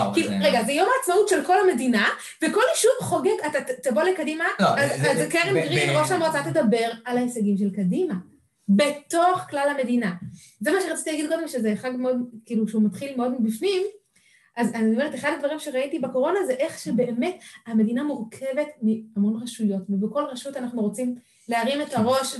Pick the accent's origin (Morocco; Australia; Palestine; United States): Palestine; Kedumim, West Bank; נכון, קודם כל אני שגדלתי בקדומים.